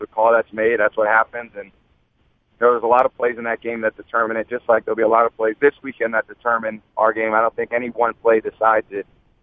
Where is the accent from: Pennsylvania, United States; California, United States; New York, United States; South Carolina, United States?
California, United States; he and Steve Young growing up in the Bay Area, with those two guys were, you know, the guys that I idolized.